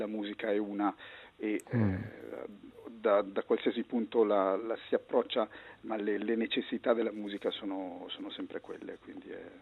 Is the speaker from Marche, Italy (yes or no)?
no; Lombardy, Italy; Io vengo dal Lago di Como, quindi all'epoca per recarsi a Lecco bisognava fare un lungo viaggio in macchina